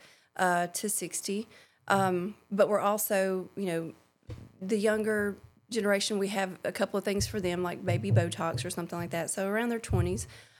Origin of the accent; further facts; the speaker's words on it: Tupelo, Mississippi, United States; I grew up in Tupelo, the Tupelo area.